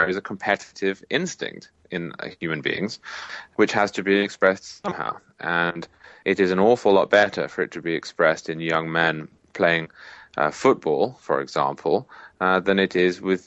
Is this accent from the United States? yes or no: no; United Kingdom; I say this as a Brit